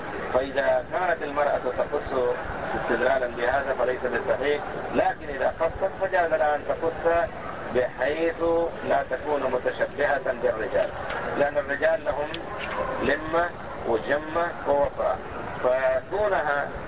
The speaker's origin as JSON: {"language": "Arabic", "town": "Damascus", "region": "Damascus Governorate", "country": "Syria", "said": "وأنا دمشقي، حماه الله تعالى وصانها"}